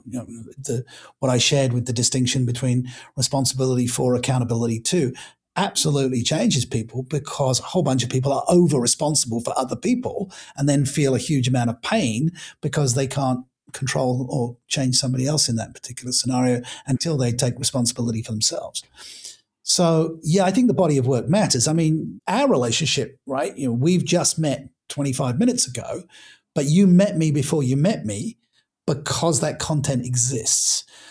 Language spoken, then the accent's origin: English; United Kingdom; born there; look, I am British by birth and one doesn't want to sound one's own horn too much